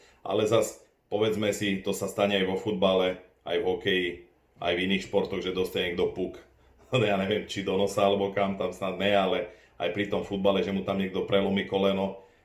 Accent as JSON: {"language": "Slovak", "town": "Bratislava", "region": "Bratislava Region", "country": "Slovakia", "tie": "born or raised there", "said": "A tak ja som taký chlapec z Petržalky"}